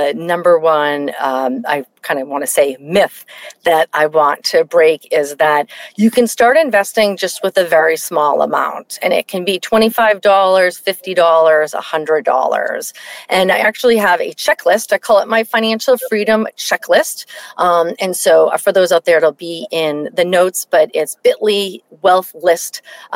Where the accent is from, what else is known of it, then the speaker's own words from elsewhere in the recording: Boston, Massachusetts, United States; also born or lived in New Jersey; So I grew up in Boston. And so, as I mentioned, the youngest of four kids. And so my mom needed to leave my dad. I was about 2 years old. And we moved from New Jersey